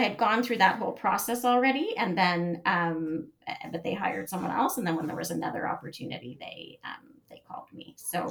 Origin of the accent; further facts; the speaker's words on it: Toronto, Ontario, Canada; So I am from Toronto.